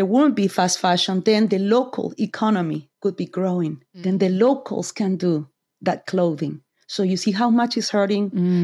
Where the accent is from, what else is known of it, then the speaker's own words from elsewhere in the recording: Argentina; it is me coming from, I'm from Argentina